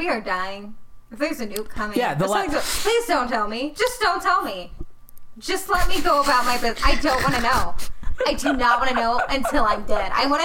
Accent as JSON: {"language": "English", "region": "Bible Belt", "country": "United States", "tie": "born or raised there", "said": "Growing up in the Bible Belt, there was I would often hear of, like, the world is ending stories"}